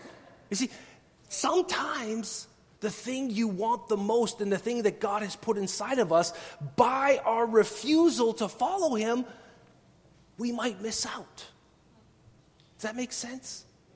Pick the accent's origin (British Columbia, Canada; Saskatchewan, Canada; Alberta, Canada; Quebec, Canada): Saskatchewan, Canada; I grew up in Saskatchewan. I don't like Ontario. It's okay to say. I came to Ontario to work, and then I was happy to go back home.